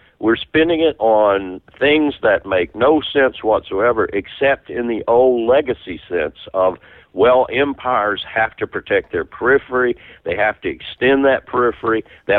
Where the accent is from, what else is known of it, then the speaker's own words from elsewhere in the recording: Virginia, United States; Here in my home state of Virginia, Norfolk, they're going to have to make a decision